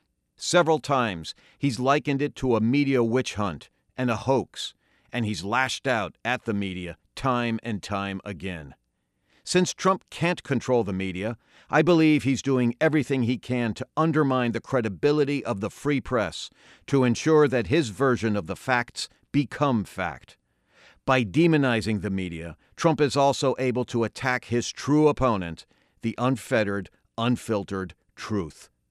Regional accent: New York, United States; I've lived in Schoharie County for over 30 years. As a New Yorker, indeed as an American, I don't need anyone to tell me what to believe

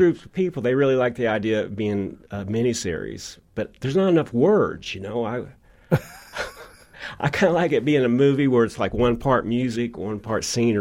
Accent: Tulsa, Oklahoma, United States; And I go, I'm from Tulsa.

